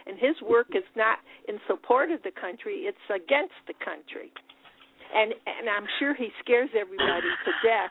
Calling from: Ocala, Florida, United States; from Ocala.

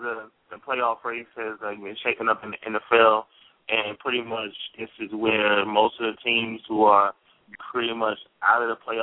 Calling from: Temple Hills, Maryland, United States; Calling from Temple Hills, Maryland.

